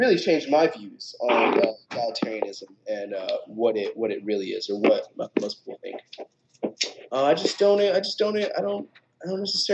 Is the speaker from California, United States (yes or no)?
yes; California, United States; Yeah, So I grew up in poverty. I'm from California.